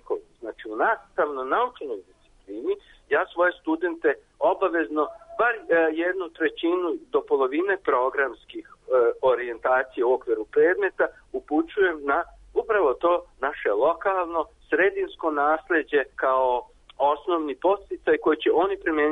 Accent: Vojvodina, Serbia; Ja sam kao dete odrastao na Crnobarskom salašu, znači to je negde 28 km gore od Kikinde na severu, na salašu mog babe i dede po majci.

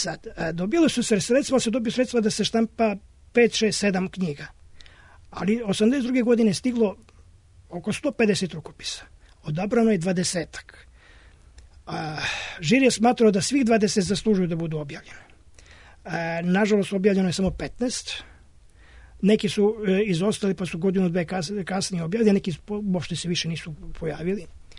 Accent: Zaječar, Zaječar District, Serbia; Ja sam rodom iz Zaječara, iz Temoške krajine, iz sela Koprivnica. Ja sam i za Koprivnicu i dan danas vezan više nego za Zaječar

